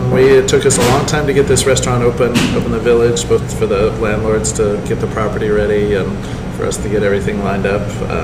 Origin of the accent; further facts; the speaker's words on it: Fort Collins, Colorado, United States; So I grew up in Fort Collins, Colorado.